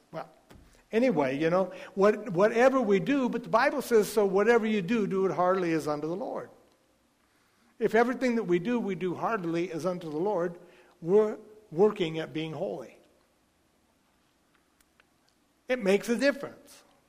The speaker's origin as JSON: {"language": "English", "country": "United States", "said": "But I'm American. We Americans speak American."}